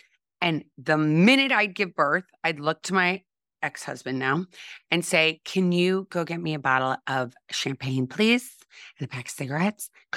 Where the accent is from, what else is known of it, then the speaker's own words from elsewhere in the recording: St. Louis, Missouri, United States; So I grew up in St. Louis, Missouri, and I always like to say home of Anheuser-Busch.